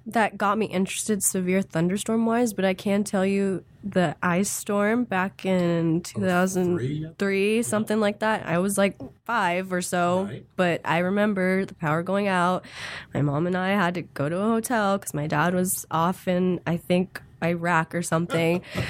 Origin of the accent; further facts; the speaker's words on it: Olathe, Kansas, United States; Well, I grew up here in Kansas City, okay, from Olathe, so definitely been right in the middle of all four seasons